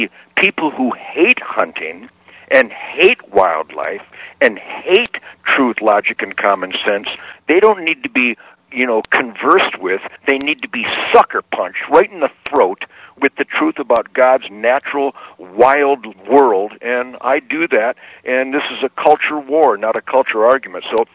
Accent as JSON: {"language": "English", "country": "United States", "said": "Are you kidding me? I'm an American, baby."}